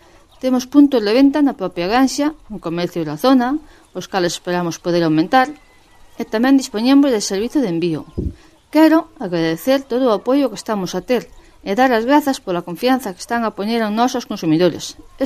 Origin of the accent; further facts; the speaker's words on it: A Estrada, Galicia, Spain; son da Estrada, pero vivo nunha aldea que se chama Remesar. É un lugar moi tranquilo, xa que está apartado, temos moito monte, campo, aire puro, silencio e moita tranquilidade.